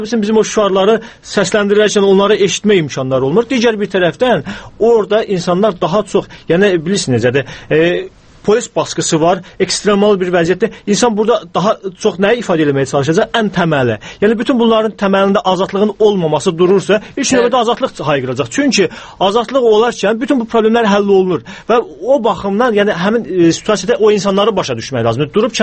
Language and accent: Azerbaijani; Nakhchivan, Azerbaijan; Deməli, mən əslən Naxçıvanlıyam.